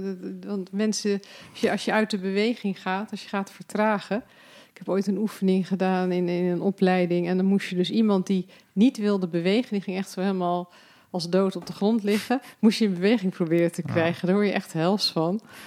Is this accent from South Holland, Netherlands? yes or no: yes; Scheveningen, South Holland, Netherlands; Ik kom uit Scheveningen. We hadden vroeger een huisje op het Luxebad.